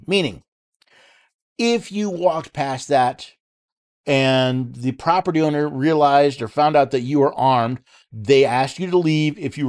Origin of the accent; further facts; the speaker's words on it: New York, United States; now in Tennessee, United States; Again, I was born and raised in New York. I actually had a carry permit in New York.